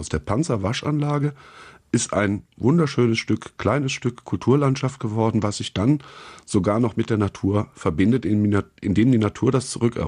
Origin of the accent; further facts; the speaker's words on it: Eifel, Germany; Und zwar, wo ich herkomme, ich komme aus der Eifel, der ist schief wie ein alter Ast.